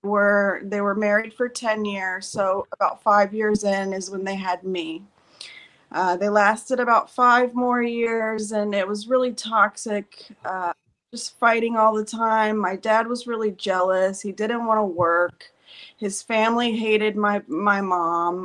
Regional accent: Hillbilly, West Virginia, United States; born there; Going back, I was born in Hillbilly, West Virginia, you know, and when I say hillbilly, I'm not just saying that. We had outhouses

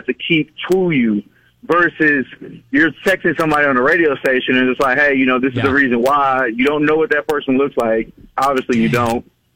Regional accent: Houston, Texas, United States; Okay, so I'm from Houston

